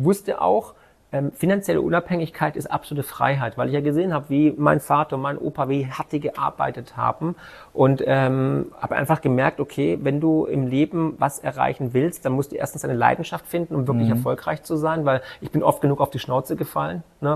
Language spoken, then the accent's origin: German; Swabia, Germany; Dann, man hört es, ich bin Schwabe, der Schwabe kann gut mit Geld.